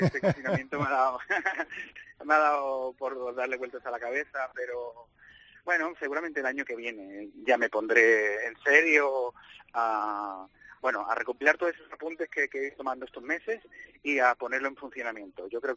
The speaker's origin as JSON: {"language": "Spanish", "town": "Seville", "region": "Andalusia", "country": "Spain", "tie": "born or raised there", "said": "es mi tierra, he vivido ahí."}